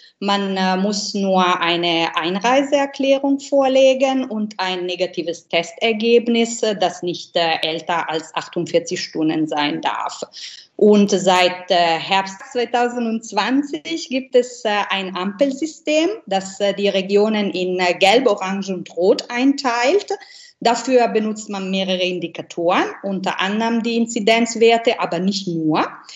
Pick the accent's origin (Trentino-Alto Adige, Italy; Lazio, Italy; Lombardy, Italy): Lombardy, Italy; Milan; German is a second language; now in Germany; die Piazza del Duomo in meiner Heimatstadt Mailand mit der wunderschönen gotischen Kathedrale und die Madonnina.